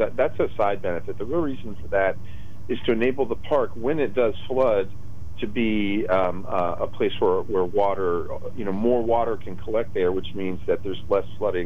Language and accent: English; Tennessee, United States; A tornado, where I grew up in Tennessee, we had tornadoes.